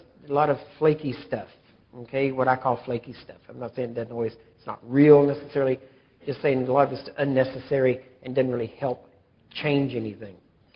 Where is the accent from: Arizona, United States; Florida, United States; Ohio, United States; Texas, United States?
Texas, United States; he was from Louisiana and I'm from East Texas. We were raised about probably less than 100 miles from each other.